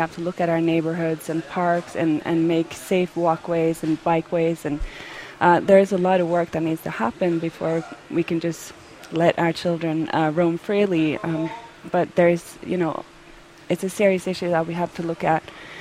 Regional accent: Norway; now in United States; And I grew up in Norway, and how I was raising my children here in the States was just so different than how my upbringing was in Norway

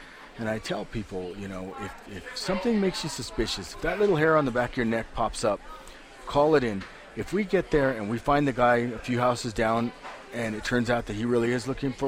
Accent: Santa Fe, New Mexico, United States; I grew up on Hopewell Street in Santa Fe when I was young

